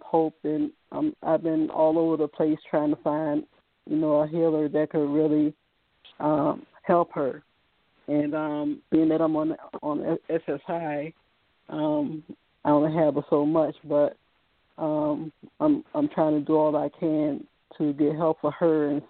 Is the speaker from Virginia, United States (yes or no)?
yes; Virginia, United States; it's spelled with a V like in Virginia, and I'm from Virginia.